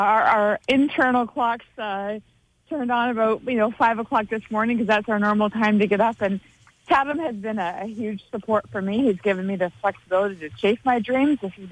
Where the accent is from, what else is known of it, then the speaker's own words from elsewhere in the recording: Madoc, Ontario, Canada; I was born and raised here in Madoc, and I grew up never thinking I was going to live here the rest of my life. I moved away for school and work, and I'm back home, and I wouldn't want to be anywhere else.